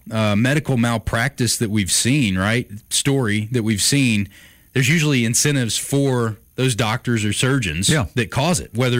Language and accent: English; United States; As just a human being, and as an American, you'd go, surely not